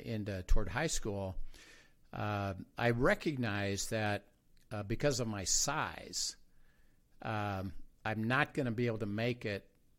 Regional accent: Valparaiso, Indiana, United States; also born or lived in Chicago, United States; So I grew up in Indiana in the country, and he would drive back and forth to the h

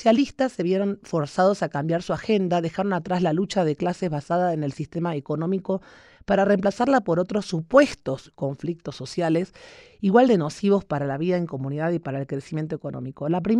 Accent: Argentina; now in Mexico; como mencionaste y se nota por mi acento, me preocupa porque esto sucede en mi país de origen. Soy argentina de origen, aunque estoy naturalizada mexicana.

